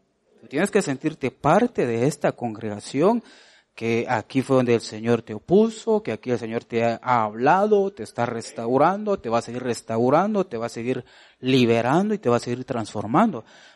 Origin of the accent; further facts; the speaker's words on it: Guatemala; Todos somos de Guatelinda.